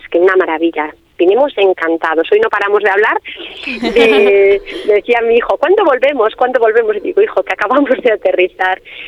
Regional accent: Galicia, Spain; Soy gallega.

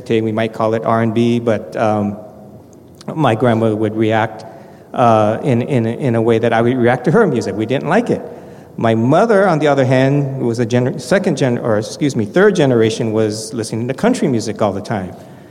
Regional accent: Gardena, California, United States; because then we moved to Cerritos from, I grew up in Gardena, and then we moved to Cerritos, and Cerritos at the time had a lot of cows

